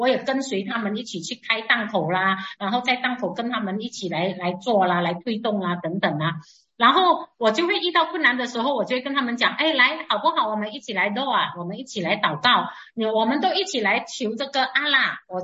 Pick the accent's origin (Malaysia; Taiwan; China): Malaysia; 我说我们是马来西亚人